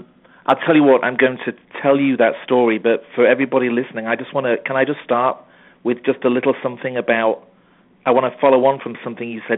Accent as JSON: {"language": "English", "region": "England", "country": "United Kingdom", "said": "I'm from England, so I'd never even heard of Disneyland when I was growing up."}